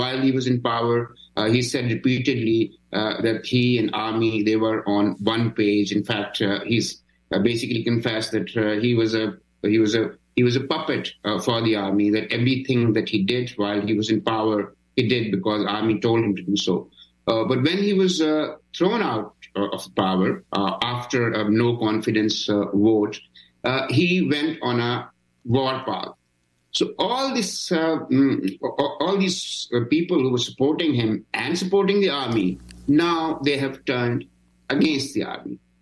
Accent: Pakistan; But as a Pakistani

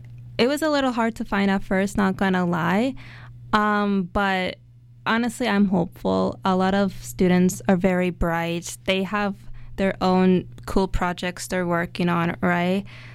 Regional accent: Turkey; I'm from the Mediterranean Sea. I'm Turkish.

